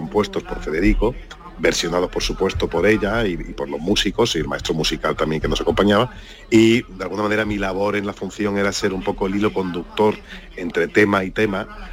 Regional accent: Algeciras, Andalusia, Spain; moved away as an adult; also born or lived in Granada; now in Madrid, Spain; yo he nacido y criado en Algeciras hasta los 18 años. A los 18 me fui a Granada a estudiar Derecho durante 2 años

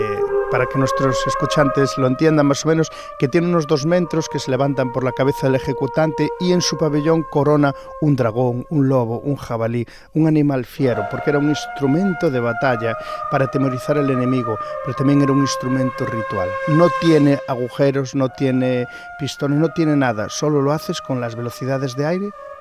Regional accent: Galicia, Spain; born there; A tan solo 5 kilómetros donde yo nací, hace 40 años

